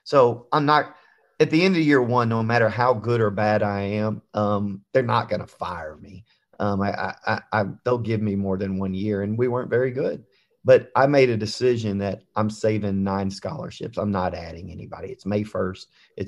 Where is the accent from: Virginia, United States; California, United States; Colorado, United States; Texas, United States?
Texas, United States; Houston; We're both from Houston.